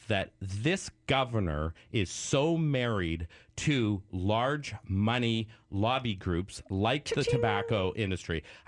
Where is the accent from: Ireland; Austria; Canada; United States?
Canada; by the way, I'm Canadian